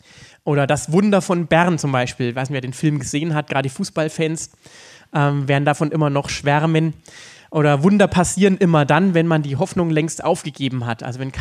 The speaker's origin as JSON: {"language": "German", "region": "Bavaria", "country": "Germany", "said": "in Oberfranken, da wo ich herkomme"}